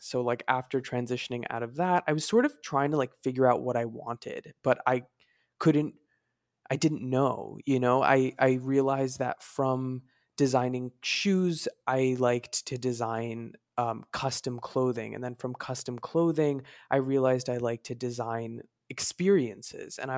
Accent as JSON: {"language": "English", "region": "New York", "country": "United States", "tie": "born or raised there", "said": "And then I grew up in New York."}